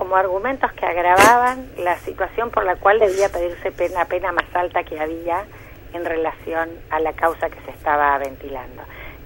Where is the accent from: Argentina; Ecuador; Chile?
Argentina